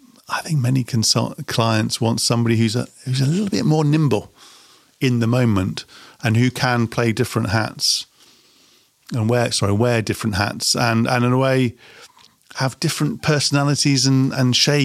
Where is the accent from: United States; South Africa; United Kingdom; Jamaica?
United Kingdom; as a Brit, my sense of humour is brilliant.